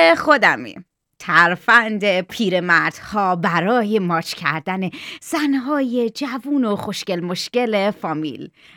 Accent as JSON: {"language": "Persian", "town": "Shiraz", "region": "Fars", "country": "Iran", "said": "من خودم شیرازی هستم."}